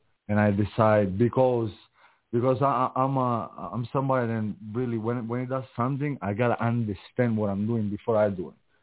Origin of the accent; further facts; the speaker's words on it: Catania, Sicily, Italy; English is a second language; moved away as an adult; now in New York, United States; I'm from Catania, Sicily, Italy. And I moved in New York about like 5 years ago.